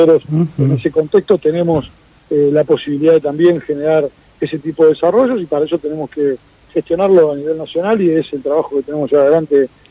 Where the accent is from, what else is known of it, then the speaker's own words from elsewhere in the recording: Patagonia, Argentina; Lo celebramos como argentinos y como patagónicos